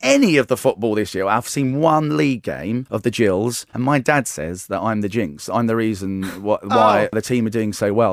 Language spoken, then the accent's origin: English; Gillingham, South East England, United Kingdom; I grew up in Medway, in Gillingham, loving children's TV and loving radio.